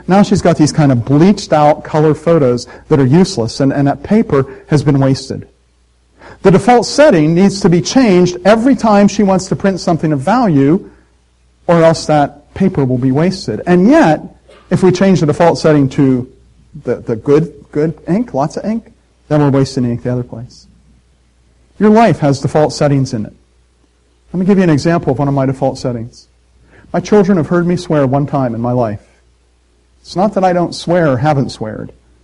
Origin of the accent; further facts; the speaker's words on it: Scotland, United Kingdom; I'm Scottish, and the Scots are known to be really thrifty.